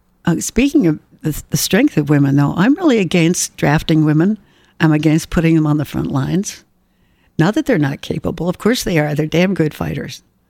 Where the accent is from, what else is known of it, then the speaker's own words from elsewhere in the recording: New England, United States; I grew up in New England.